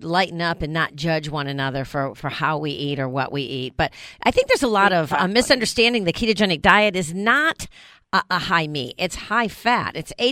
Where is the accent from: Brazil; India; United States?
United States; New York; I mean, I grew up in New York. Hot, you know, ketchup and mustard.